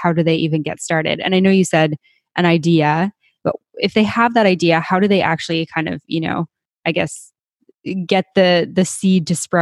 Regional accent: Canada; now in Panama; I'm from Canada and I'm down in Panama.

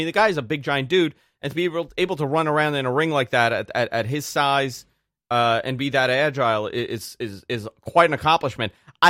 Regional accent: New York, United States; being a New Yorker.

